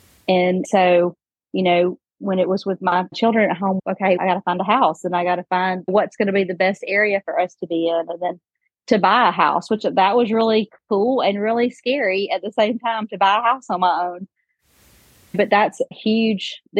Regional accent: Georgia, United States; moved away as an adult; now in Nashville, United States; I grew up in Georgia, and 3 years ago, moved to Nashville

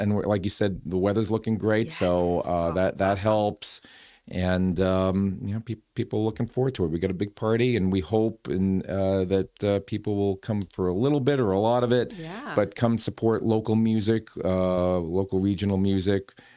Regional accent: Lowell, Massachusetts, United States; I'm from Lowell. People watch the earlier broadcast, my story. I was born and raised here, so I have a lot of love for Lowell.

